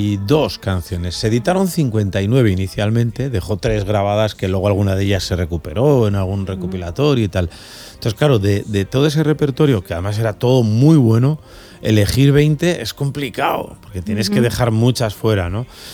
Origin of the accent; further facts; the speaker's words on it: Pamplona, Navarre, Spain; Sí, ya soy navarro de valenciano de Pamplona, ¿no? Sí, bueno, mi pareja, mi mujer es valenciana y yo me encuentro muy a gusto aquí y estoy viviendo ya en la comunidad valenciana.